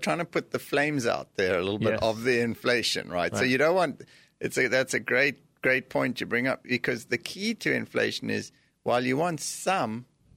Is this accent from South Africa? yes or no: yes; South Africa; moved away; But then I come from South Africa and I've seen inflation almost 30% over there.